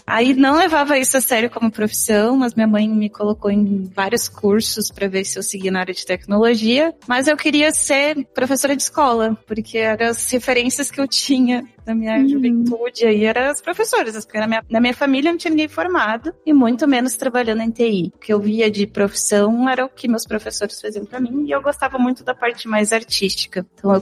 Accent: Caxias do Sul, Rio Grande do Sul, Brazil; accent: southern; moved away as an adult; now in Campo Limpo Paulista, Brazil; Então, acho que pelo sotaque, quando eu abro a boca, dá pra ver que tem as raízes sulistas. Então, eu nasci em Caxias do Sul, na Serra Gaúcha, e fiquei lá por 23 anos. Hoje eu tô morando perto de São Paulo

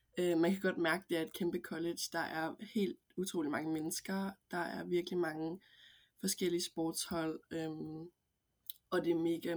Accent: Køge, Zealand, Denmark; moved away as an adult; also born or lived in Aarhus; now in United States; Jeg er 20 år gammel, og jeg spiller for University of Florida i USA. Jeg kommer fra Køge, hvor jeg har spillet alle mine ungdomsår. Jeg flyttede til Aarhus, da jeg skulle starte på gymnasiet

